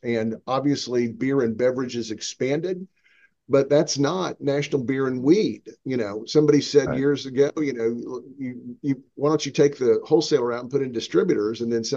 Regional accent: Virginia, United States; you know, in my home state, we don't have illegal hooch going up and down the streets all over the communities in Virginia.

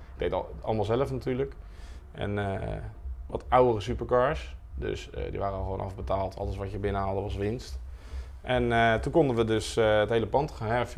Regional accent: South Holland, Netherlands; Want ik kwam met de tuinbouw als Westlander.

